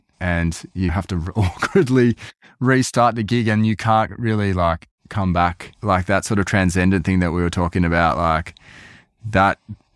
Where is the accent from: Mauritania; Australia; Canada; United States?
Australia; Melbourne, Victoria; being Australian, growing up in Melbourne